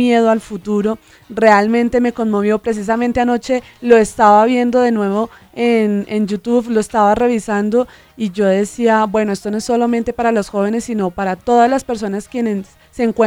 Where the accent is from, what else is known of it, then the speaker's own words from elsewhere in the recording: Colombia; como católica y como colombiana